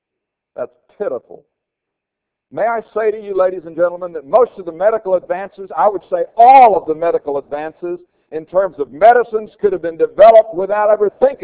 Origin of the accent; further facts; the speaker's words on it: Florida, United States; The recent controversy over the adoption of new standards for science in the state of Florida, my home state, brought about some pretty interesting conversations in the newspapers.